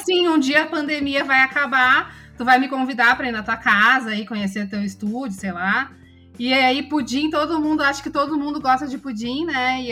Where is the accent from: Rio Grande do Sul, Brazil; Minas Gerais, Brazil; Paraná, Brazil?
Rio Grande do Sul, Brazil; Porto Alegre; Sou de Porto Alegre, então esse sotaque, assim, uma coisa meio escorregadia, né?